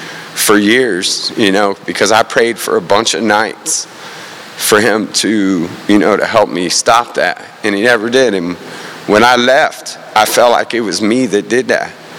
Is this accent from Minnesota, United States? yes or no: no; Tampa, Florida, United States; I grew up in Tampa, Florida. I'm born and raised here.